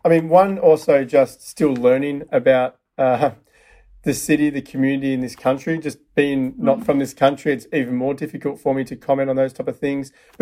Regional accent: Melbourne, Victoria, Australia; now in San Francisco, United States; From Melbourne, Australia. Well, San Francisco.

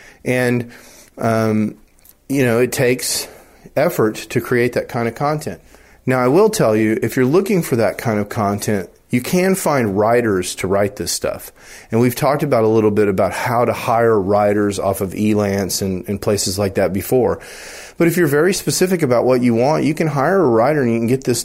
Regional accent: Dallas, Texas, United States; when I tell people I'm from Dallas, they're like, "Oh, Dallas," because of the Ebola stuff.

